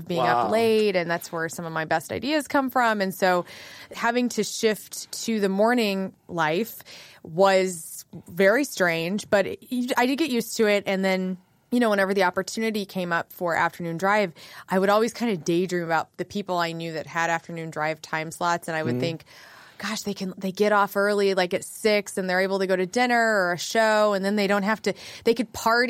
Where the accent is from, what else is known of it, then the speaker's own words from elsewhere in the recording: West Frankfort, Illinois, United States; I was born in Carbondale, Illinois.